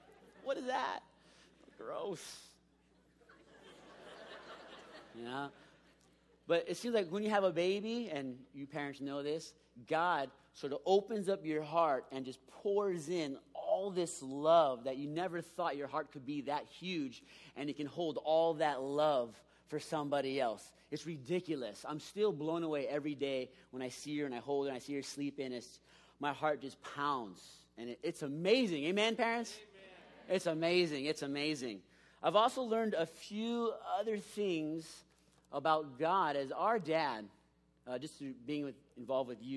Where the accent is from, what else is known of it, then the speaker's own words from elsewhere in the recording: Kailua, Hawaii, United States; now in San Diego, United States; I'm originally from Kailua, Oahu. That's my hometown, born and raised there. Came out here maybe 10 years ago. Live in San Diego.